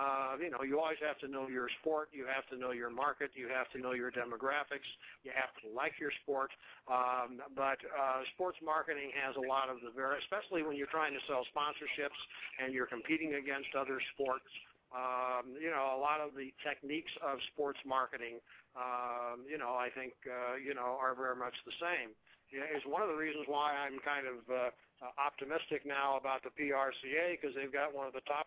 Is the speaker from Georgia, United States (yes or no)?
no; Pueblo, Colorado, United States; Short version of my life, I am from Pueblo, Colorado, which is also now home of the PBR. I was raised here, was always a rodeo fan, was never a contestant, but hung out around rodeos.